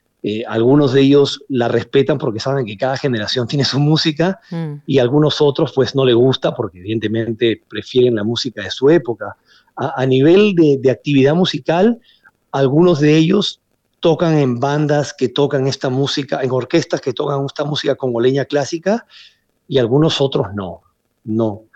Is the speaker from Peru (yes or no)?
yes; Lima, Peru; yo crecí en Perú, yo soy peruano, crecí en Lima